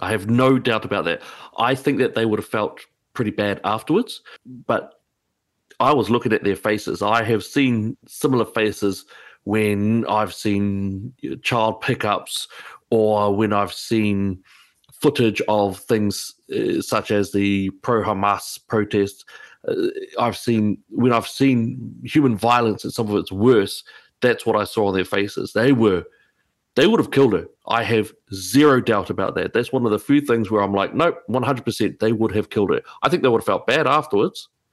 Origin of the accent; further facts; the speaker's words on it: Auckland, New Zealand; also born or lived in Palmerston North; Dad took us to Auckland, and we grew up in Auckland amongst our extended family and also with Dad.